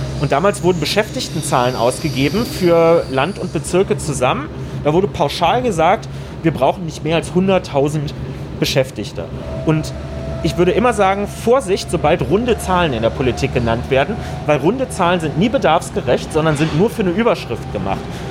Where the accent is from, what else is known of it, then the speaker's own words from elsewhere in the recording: Berlin, Germany; wir sind ja selber auch Berliner.